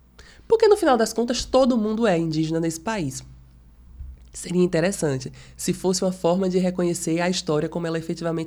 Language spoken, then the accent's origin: Portuguese; Rodelas, Bahia, Brazil; se eu estivesse em Rodelas, que é onde fica a minha aldeia, eu já estaria curada